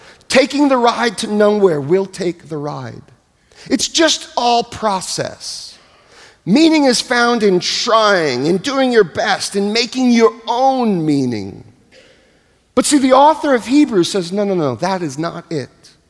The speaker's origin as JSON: {"language": "English", "town": "New York City", "region": "New York", "country": "United States", "tie": "born or raised there", "said": "You know, I grew up in New York City going to all kinds of places to watch live music"}